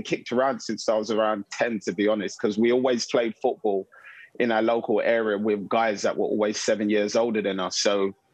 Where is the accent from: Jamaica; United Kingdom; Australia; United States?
United Kingdom; London; we grew up in South London